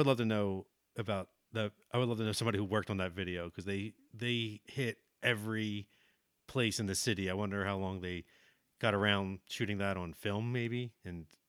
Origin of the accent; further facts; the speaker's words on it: Philadelphia, Pennsylvania, United States; but it's like, you know, as a Philadelphian, you're like, oh, they're just the greatest R&B act to come out of the city